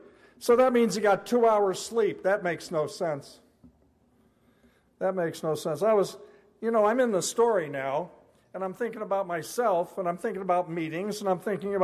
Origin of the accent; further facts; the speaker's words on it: United States; And I go, well, as an American, I was thinking hundreds, you know.